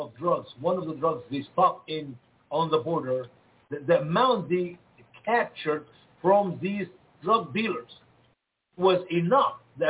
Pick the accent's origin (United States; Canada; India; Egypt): Egypt; I got many family members in my home country, Egypt, who waited for 10 years to get their visa.